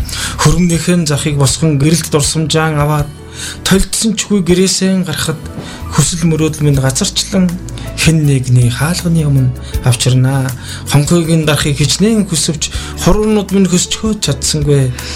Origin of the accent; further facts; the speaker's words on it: Tsagaan-Uul, Dornod, Mongolia; За би Дорнод аймгийн Цагаан уул суманд төрсөн.